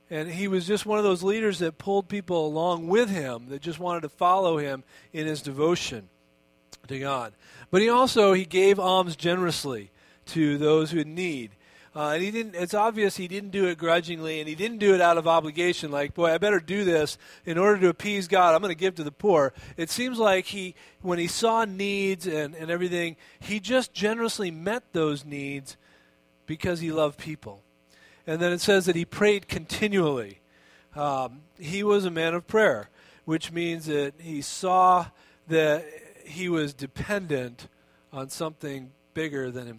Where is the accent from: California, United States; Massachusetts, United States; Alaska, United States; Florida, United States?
Alaska, United States; And it's like, we know, we're from Alaska.